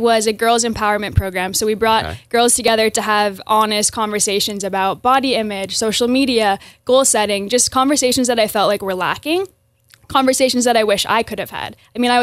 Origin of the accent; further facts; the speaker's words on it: Stratford, Prince Edward Island, Canada; I grew up in Stratford, went to Glen Stewart, Stratford Elementary, was part of the first graduating class of Stratford Elementary